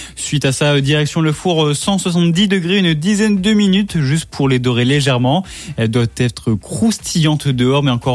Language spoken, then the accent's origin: French; Brittany, France; je suis breton